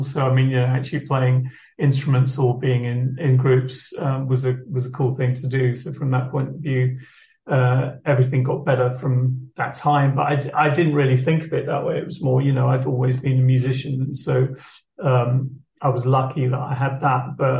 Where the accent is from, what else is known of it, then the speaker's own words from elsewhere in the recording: Rochester, United States; I enjoyed a lot of things about growing up in Rochester, and I don't think I'd change it.